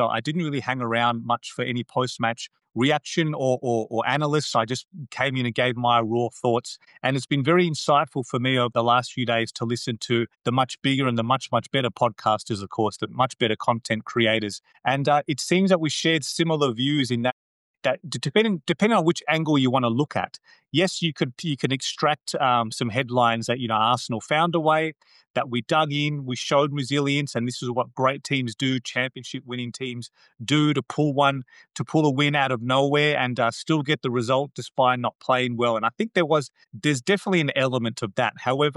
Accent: Australia; also born or lived in India; I am of Indian origin. I was born in India. I've been Australian raised. I've been in Australia since I was 3.

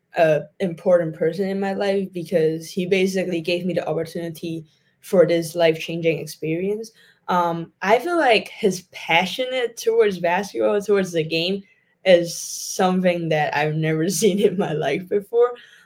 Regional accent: Hong Kong; English is a second language; I come all the way from Hong Kong.

